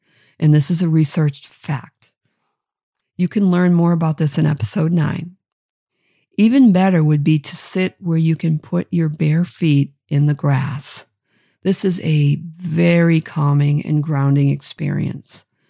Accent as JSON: {"language": "English", "region": "Massachusetts", "country": "United States", "tie": "born or raised there", "accent": "Boston", "said": "think Boston accent, and I grew up in Massachusetts, so I have the right to pull that out when I so choose."}